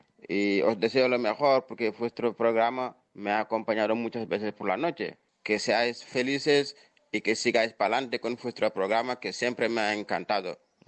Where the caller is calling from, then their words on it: Senegal; Soy vuestro amigo senegalés. Os mando un saludo desde Senegal